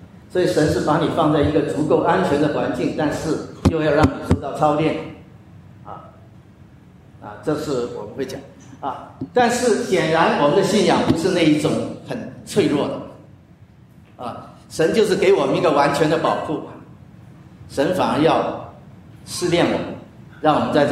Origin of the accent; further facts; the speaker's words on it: Foshan, Guangdong, China; 那你知道我的家乡佛山那是广东南拳之乡